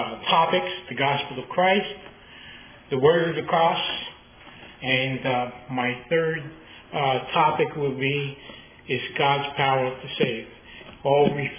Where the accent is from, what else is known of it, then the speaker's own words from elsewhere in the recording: Brooklyn, New York, United States; I'm from Brooklyn, so I don't know anything about Greek or any other language but English, or maybe Pig Latin.